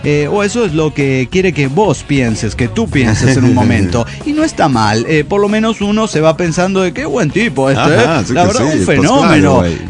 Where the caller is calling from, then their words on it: Argentina; de Argentina.